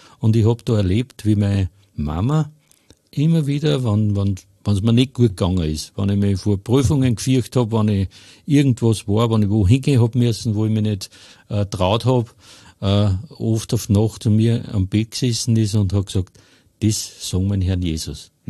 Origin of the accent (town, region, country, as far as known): Hofkirchen im Traunkreis, Upper Austria, Austria